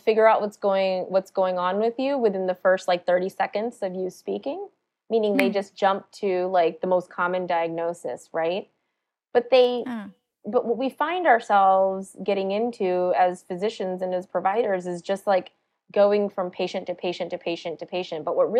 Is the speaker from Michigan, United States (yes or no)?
no; South Carolina, United States; born there; I was born in South Carolina, but my parents were born and raised in India.